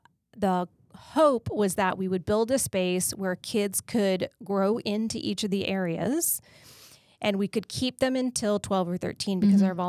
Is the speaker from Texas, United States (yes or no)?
yes; Texas, United States; moved away as an adult; So I grew up in Texas and I came to Florida by way of graduate school.